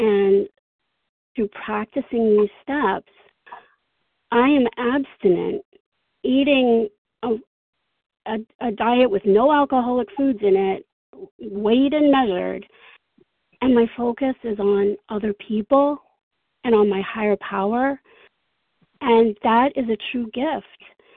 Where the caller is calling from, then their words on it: New York, United States; Hi, good morning. This is … I'm from New York.